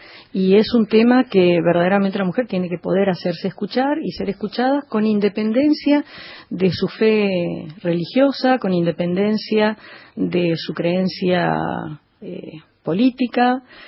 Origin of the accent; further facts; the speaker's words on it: Argentina; Nosotros, como argentinos